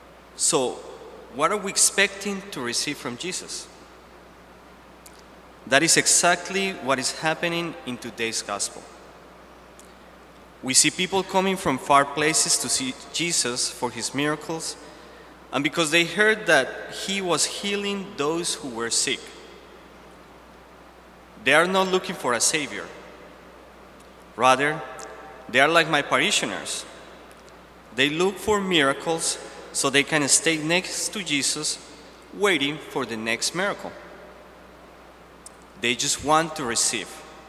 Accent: Nashville, Tennessee, United States; I'm from Nashville, Tennessee, and last week in the Titans, the football team, was playing against Kansas City.

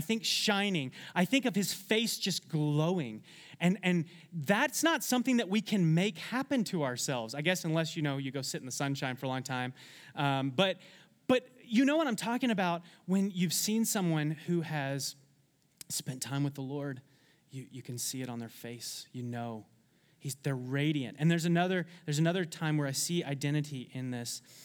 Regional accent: Georgia, United States; accent: southern twang; That's a little southern twang coming out right there. I'm from Georgia originally.

